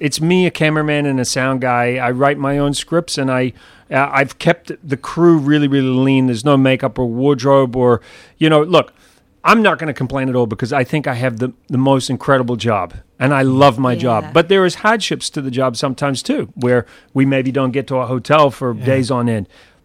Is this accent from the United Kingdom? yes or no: no; New Zealand; I'm a New Zealander, even though I've got this messed up accent